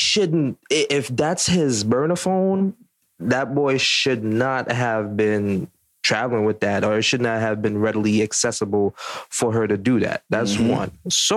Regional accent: Jamaica; I'm going to say that because as a Jamaican man

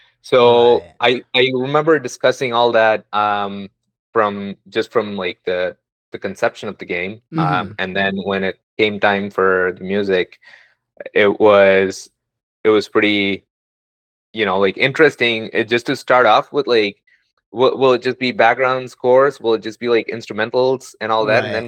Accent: India; when I was a kid, I was mostly exposed to whatever was top 40, which was in India. Growing up in India

